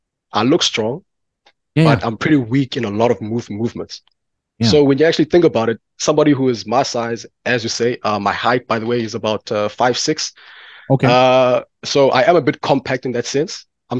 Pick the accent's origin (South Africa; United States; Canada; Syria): South Africa; East London, Eastern Cape; now in Port Elizabeth, South Africa; I'm in Port Elizabeth right now. I grew up in East London. One of the reasons why we left East London was for better healthcare options.